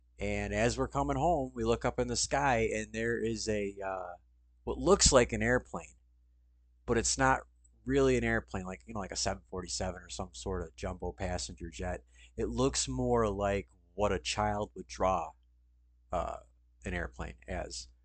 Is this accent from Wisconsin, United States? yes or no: yes; Wisconsin, United States; accent: Wisconsin; As you can tell, my grating Wisconsin accent is a bit more nasally.